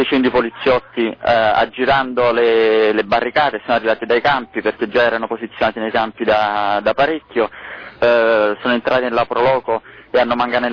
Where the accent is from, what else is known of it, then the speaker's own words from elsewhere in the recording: Naples, Campania, Italy; sono di Napoli